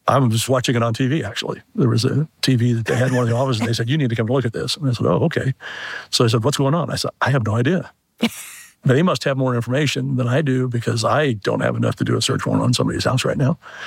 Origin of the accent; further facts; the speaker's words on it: Michigan, United States; It is. It's my hometown.